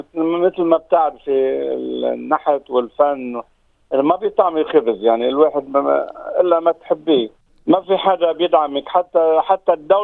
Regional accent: Lebanon; born there; وكنت بدي حابب أعمله بمحل اللي خلقت بلبنان، بالمزرعة اللي خلقت فيها

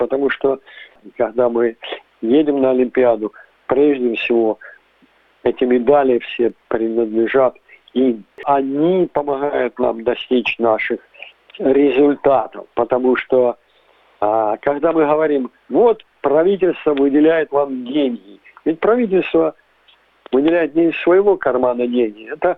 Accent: Ukraine; Я говорю, я вот из Украины.

